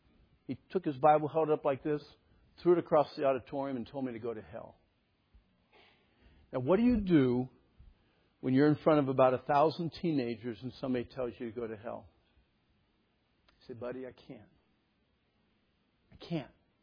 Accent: Pennsylvania, United States; When I was a kid, I grew up in Pennsylvania, and there were a lot of coal mines

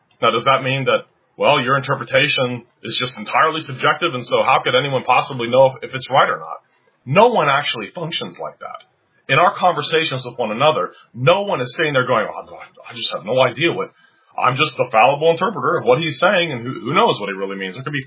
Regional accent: Cincinnati, Ohio, United States; because that was in the place where I grew up in Cincinnati, Ohio, was very, very Roman Catholic town

